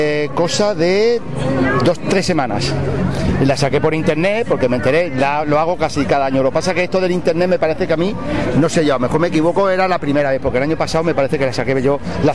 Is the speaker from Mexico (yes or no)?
no; El Prat de Llobregat, Catalonia, Spain; Nosotros somos de aquí del Prat